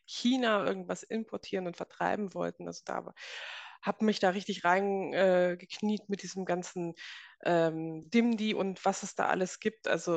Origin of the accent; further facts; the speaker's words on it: Lower Saxony, Germany; now in Saarland, Germany; bin ich im Saarland seit 3 Jahren. Und es gefällt mir hier sehr gut. Ich komme eigentlich aus dem Norden, aus Niedersachsen und bin jetzt schön weit in den Süden gefahren, sozusagen.